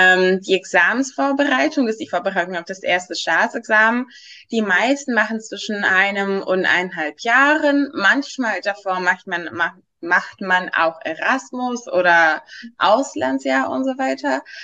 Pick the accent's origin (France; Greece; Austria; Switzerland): Greece; moved away as an adult; now in Berlin, Germany; ich komme aus Griechenland und ich dachte, als ich gezogen, nach Berlin gezogen bin